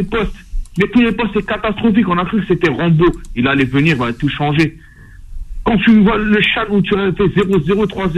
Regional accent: Algeria; je veux parler surtout chez nous en Algérie

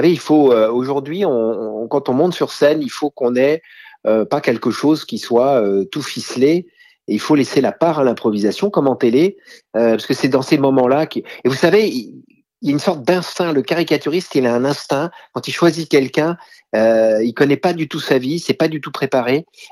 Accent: Normandy, France; Moi, vous savez, je suis normand

